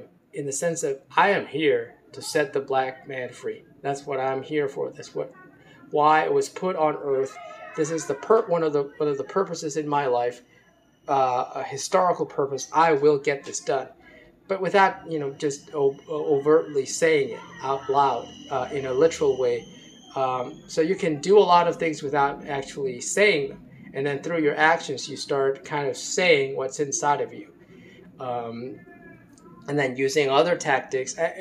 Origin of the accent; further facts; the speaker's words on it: Baltimore, Maryland, United States; Like, for example, the state of Maryland. I grew up in Baltimore, Maryland.